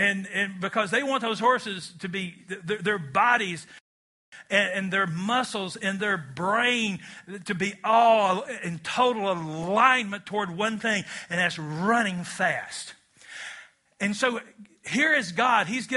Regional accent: Kentucky, United States; I mean, I'm from Kentucky where you can get married when you're 18 years old.

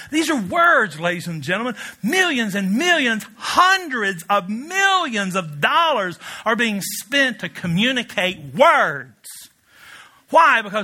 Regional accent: Kentucky, United States; We're both from Kentucky, where you can get married when you're 18.

